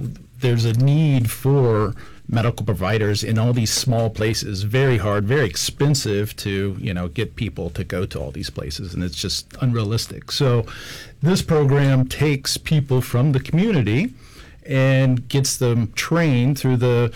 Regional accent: Fairbanks, Alaska, United States; now in Sand Point, United States; I live in Sand Point. I'm not originally from there. I'm originally from Fairbanks, but I moved out there almost 15 years ago now.

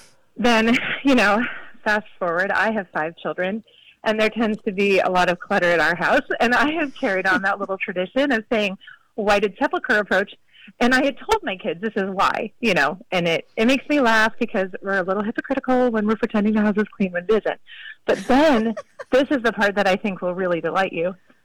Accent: Boston, Massachusetts, United States; now in Iowa, United States; I grew up in Boston. So she was saying that to us 3,000 miles away. And now I'm in Iowa

